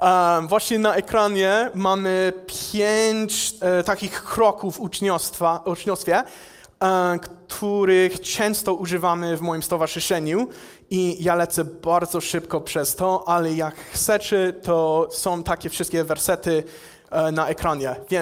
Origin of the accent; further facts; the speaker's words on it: United States; Polish is a second language; now in Poland; ja pochodzę ze Stanów Zjednoczonych, ja tutaj służę w Polsce jako misjonarz, służę właśnie w stowarzyszeniu Fala, w projekcie Exit Tour. Ja mieszkam i służę w Polsce już prawie 2 lata.